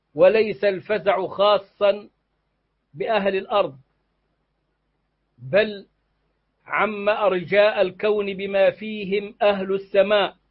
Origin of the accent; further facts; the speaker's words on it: Egypt; عندنا في مصر